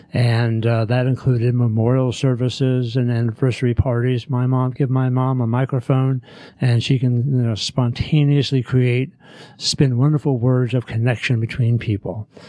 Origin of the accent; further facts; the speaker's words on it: Los Angeles, California, United States; moved away as an adult; now in Atlanta, United States; I grew up in Los Angeles. I went to Long Beach State and Sacramento State College and moved out to Atlanta with my first wife in about 1979 or so.